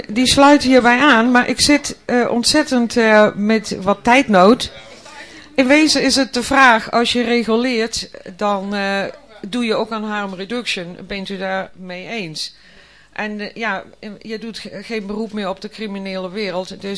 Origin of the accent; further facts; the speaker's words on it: Germany; Dutch is a second language; now in Netherlands; Ik kom uit Duitsland en ik moest wennen aan al het Nederlands.